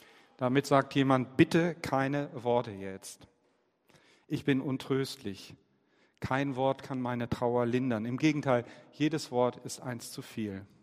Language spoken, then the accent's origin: German; Hamburg, Germany; Hamburg ist meine Geburtsstadt und ich bin mit dem Verein groß geworden.